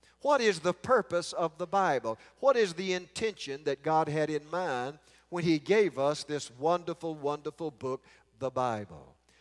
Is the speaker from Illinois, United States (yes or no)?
no; Georgia, United States; I was brought up over in Carroll County, Georgia.